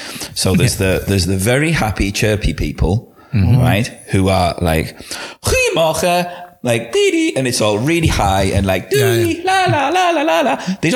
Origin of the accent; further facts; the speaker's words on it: England, United Kingdom; But also, we're English, and you're polite.